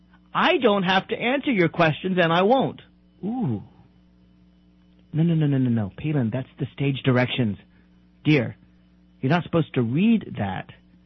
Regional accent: Tennessee, United States; a poll done by Rasmussen Reports, a conservative polling organization of my home state, where I grew up, of Tennessee

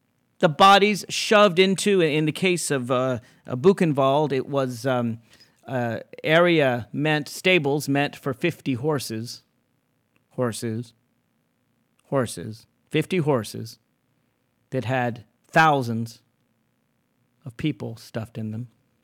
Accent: United States; Now, as an American, I can gratefully say that the United States of America is by far the best non-Jewish country to treat Jews ever in history.

